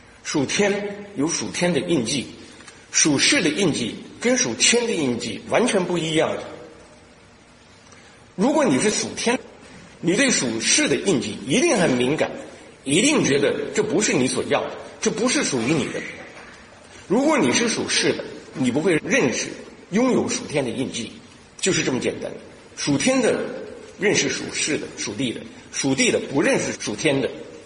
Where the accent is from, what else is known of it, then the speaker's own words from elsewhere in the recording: China; moved away; 我们中国人概念当中的福是辟邪，是平安，是健康，是发财等等这些概念